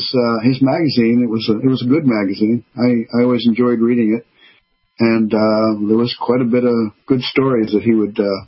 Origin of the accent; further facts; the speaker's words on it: Maine, United States; And we had sightings in my home state then of Maine.